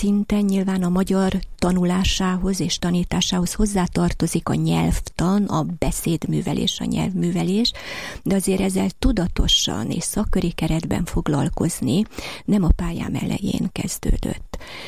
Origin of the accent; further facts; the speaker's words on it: Vác, Pest, Hungary; Én váci vagyok. Vácot születtem, Vácot jártam általános iskolába és középiskolába